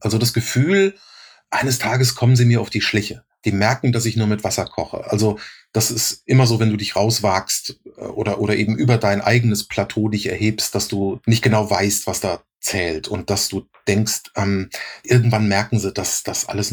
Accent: Rhineland-Palatinate, Germany; accent: Palatinate German; wofür ich mich wirklich geschämt habe früher, war mein Dialekt, war mein pfälzischer Dialekt.

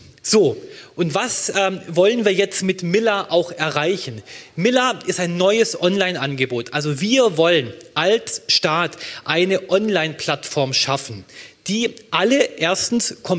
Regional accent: Baden-Württemberg, Germany; in meinem Heimatland, Baden-Württemberg

